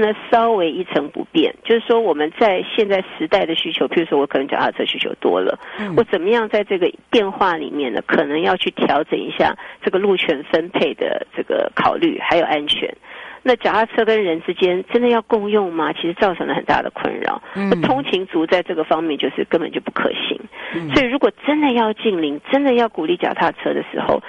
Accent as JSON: {"language": "Chinese", "country": "Taiwan"}